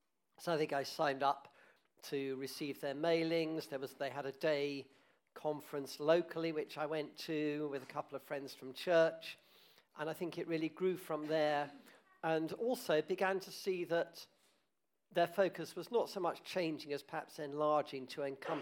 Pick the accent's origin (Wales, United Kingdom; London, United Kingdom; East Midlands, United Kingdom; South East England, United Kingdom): South East England, United Kingdom; Reading; I grew up in Reading, but right over the other side in Tilehurst.